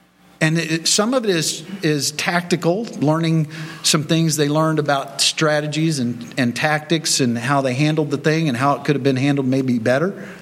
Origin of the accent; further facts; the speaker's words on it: Florida, United States; I grew up in Florida, I mentioned that.